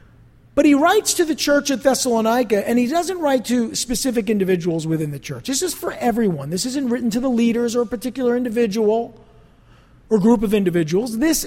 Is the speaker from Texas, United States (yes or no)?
no; East Rutherford, New Jersey, United States; also born or lived in Passaic; But being from, I'm born in Passaic, being from the area, grew up in East Rutherford, I'm not intimidated by that, obviously.